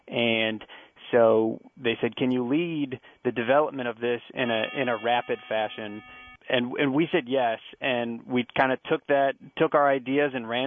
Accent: Wooster, Ohio, United States; So I grew up in Ohio, went to high school in Worcester, Ohio.

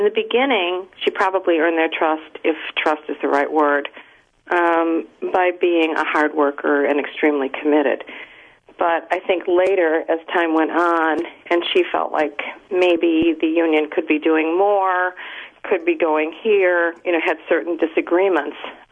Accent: Cicero, Illinois, United States; I already mentioned I grew up in Cicero.

